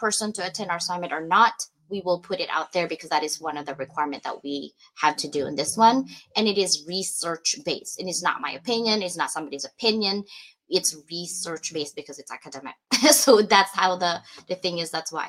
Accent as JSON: {"language": "English", "country": "Philippines", "said": "I'm Filipino, guys. I'm loud."}